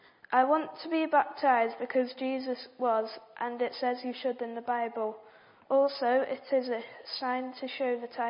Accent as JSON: {"language": "English", "town": "Peterborough", "region": "East of England", "country": "United Kingdom", "tie": "born there", "said": "I was born in Peterborough in England."}